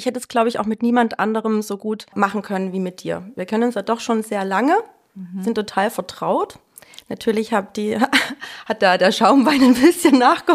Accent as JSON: {"language": "German", "region": "East Germany", "country": "Germany", "tie": "born or raised there", "said": "DDR. Im tiefsten Osten"}